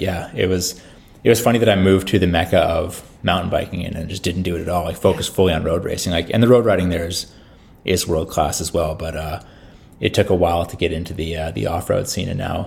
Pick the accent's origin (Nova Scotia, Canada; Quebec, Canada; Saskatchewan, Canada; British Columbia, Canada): Saskatchewan, Canada; Regina; So I grew up in the prairies in Saskatchewan. In Canada. Mm-hmm. My hometown was Regina, Saskatchewan.